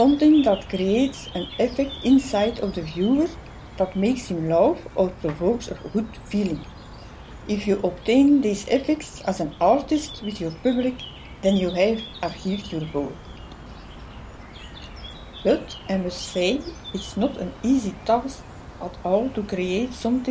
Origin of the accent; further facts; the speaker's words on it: Belgium; from Belgium. I'm an artist